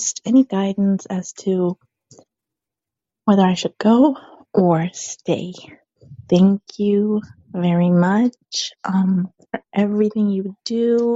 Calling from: Tampa, Florida, United States; Hello, Marie. I'm calling from Tampa, Florida.

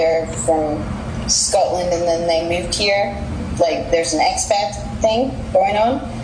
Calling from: Spain; Right now I'm calling from Spain just now.

